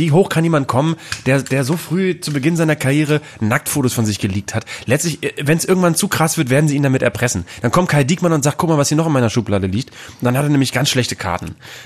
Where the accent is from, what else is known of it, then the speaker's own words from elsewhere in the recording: Bremen, Germany; bei uns in Bremen